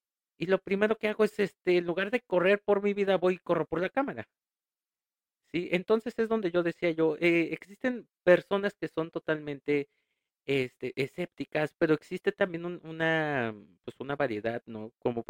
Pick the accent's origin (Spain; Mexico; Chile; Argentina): Mexico; como decimos aquí en México y como dicen en mi pueblo, me cayó bien gorila, o sea, bien gordo